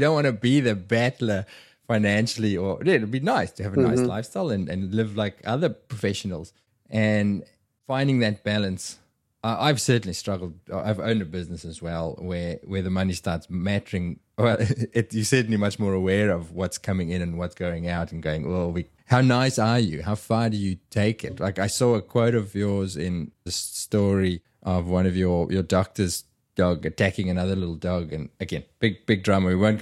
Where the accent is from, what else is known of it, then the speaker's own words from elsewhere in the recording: South Africa; See, because I'm from South Africa, that's so notoriously heavy on the crime and the violence stuff.